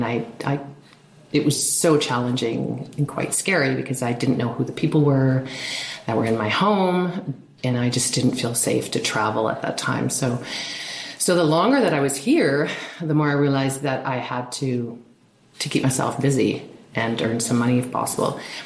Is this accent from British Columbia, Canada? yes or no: yes; Kamloops, British Columbia, Canada; growing up in Kamloops, there were certain things that I remember.